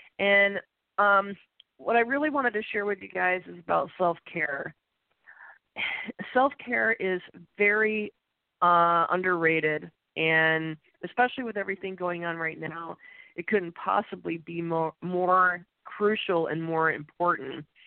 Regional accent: New York, United States; now in Austin, United States; I am originally from New York. For those of you that have followed me for some time, you know this. And I didn't actually have allergy issues until I moved down to Texas.

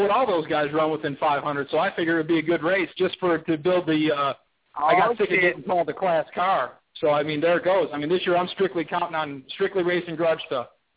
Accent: Michigan, United States; I can stay right here in my backyard. I'm from Michigan.

